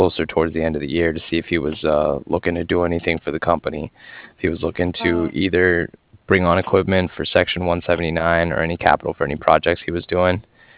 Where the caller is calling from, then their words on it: Cardiff, Wales, United Kingdom; I was calling from Cardiff